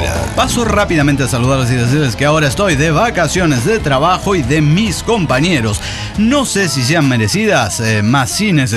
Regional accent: Potosí, Bolivia; now in Tarija, Bolivia; yo soy potosino, me siento muy chapaco, pero no dejo de ser potosino, porque pues es la gran combinación.

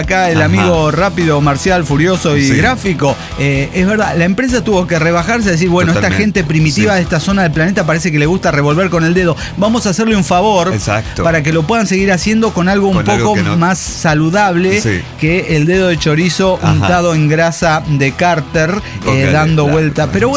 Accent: Mexico; now in Sweden; yo vengo de México

